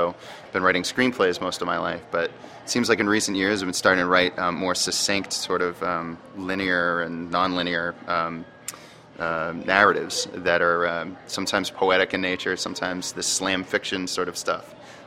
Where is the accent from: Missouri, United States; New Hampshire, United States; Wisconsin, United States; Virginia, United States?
New Hampshire, United States; Dover; I'm from Dover, New Hampshire.